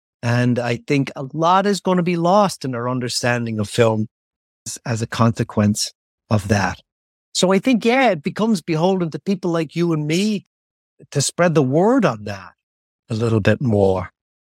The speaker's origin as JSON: {"language": "English", "country": "Ireland", "tie": "born or raised there", "said": "I grew up in Ireland and just that film culture didn't really exist there."}